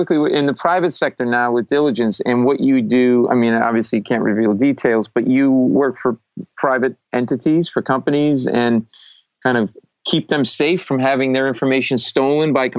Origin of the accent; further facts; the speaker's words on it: Rhode Island, United States; I'm Italian from Rhode Island.